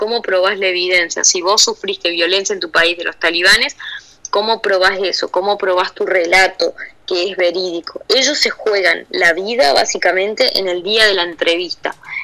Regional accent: Argentina; yo soy de Argentina

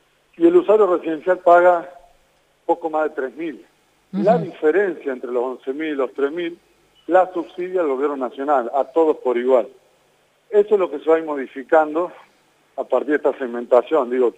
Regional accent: Tucumán, Argentina; Yo soy de Tucumán, y Tucumán también es una provincia chica y concentrada

